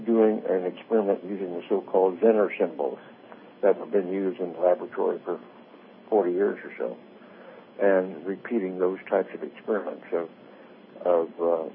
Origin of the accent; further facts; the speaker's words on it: Roswell, New Mexico, United States; And I grew up in Roswell, so a little more of that area I was well acquainted with.